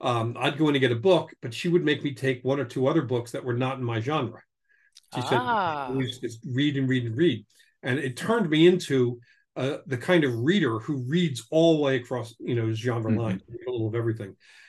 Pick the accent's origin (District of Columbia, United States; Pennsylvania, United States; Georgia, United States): Pennsylvania, United States; Philadelphia; moved away as an adult; now in San Diego, United States; Well, I mean, I grew up in Philadelphia, and it's a nice place to be from. I'm not sure I'm a nice place to live in. Moved out here to San Diego 10 years ago